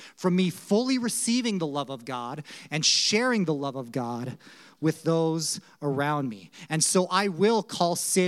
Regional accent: Hibbing, Minnesota, United States; also born or lived in Virginia, Minnesota; This is my hometown. I was born in Hibbing, or not born in, I was actually born in Virginia. Shh, don't tell anyone. But I was raised in Hibbing, right?

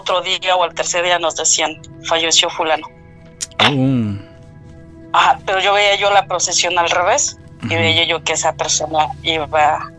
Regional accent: Puebla, Mexico; Pero se puede decir allá en Puebla, porque yo soy de Puebla

